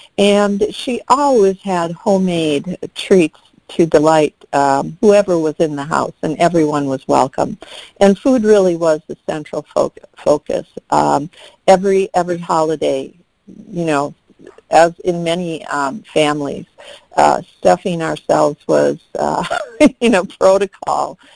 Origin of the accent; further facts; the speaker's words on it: Wisconsin, United States; And I grew up in Wisconsin. And so wintertime, a lot of times, we had snowstorms and things.